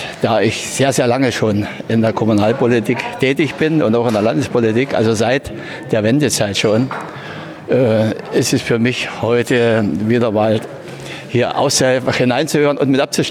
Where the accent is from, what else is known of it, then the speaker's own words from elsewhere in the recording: Vetschau, Brandenburg, Germany; Ich bin Fettschauer, also ein Rand Spreewälder.